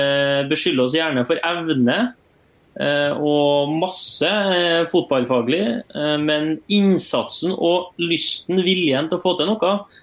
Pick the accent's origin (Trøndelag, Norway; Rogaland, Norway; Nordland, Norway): Trøndelag, Norway; Ranheim; Nå kommer jeg fra Ranheim, da.